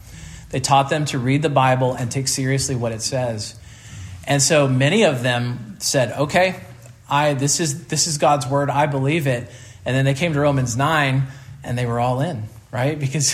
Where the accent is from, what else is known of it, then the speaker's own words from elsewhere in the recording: Kansas, United States; So I grew up in Kansas. I didn't grow up in California.